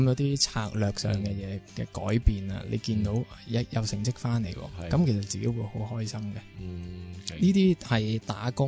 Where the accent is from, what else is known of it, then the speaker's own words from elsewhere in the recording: Hong Kong; 系啦，系啦，我来自香港